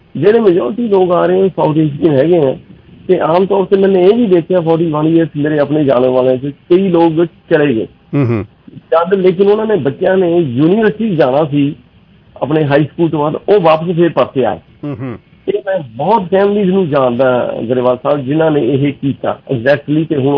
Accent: Patiala, Punjab, India; specially ਮੈਂ ਪਟਿਆਲੇ ਤੋਂ ਹਾਂ

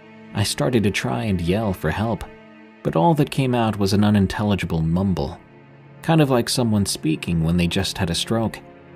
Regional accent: New Mexico, United States; I was working at Chick-fil-A in my hometown in New Mexico. It's only a small town, with 5,000 people at the most

